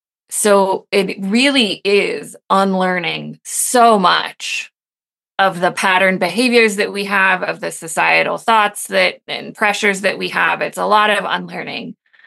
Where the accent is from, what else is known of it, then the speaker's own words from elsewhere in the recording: Colorado, United States; oh, no, I'm from Colorado, so I'm going to have to find out where this place is.